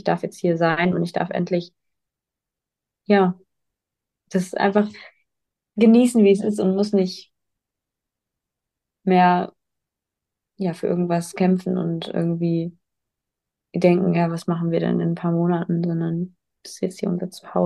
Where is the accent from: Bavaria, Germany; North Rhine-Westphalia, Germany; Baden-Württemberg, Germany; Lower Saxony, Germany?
Lower Saxony, Germany; Also ich bin 2019 mit meinen Kühen ins Bergische Land gezogen. Ich komme eigentlich aus Niedersachsen